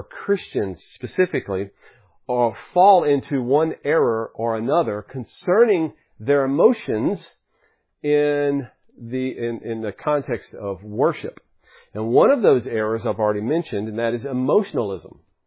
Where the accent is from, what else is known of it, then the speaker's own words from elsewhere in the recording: the South, United States; As I grew up here in the South, I've been exposed to a lot of Pentecostal churches.